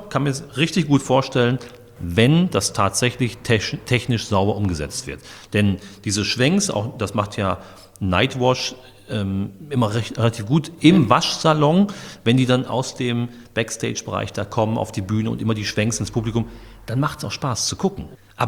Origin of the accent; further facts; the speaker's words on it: Dortmund, North Rhine-Westphalia, Germany; Wir hatten das in Dortmund. Ich komme aus Dortmund. In Dortmund gab es so ein Lokalfernsehen.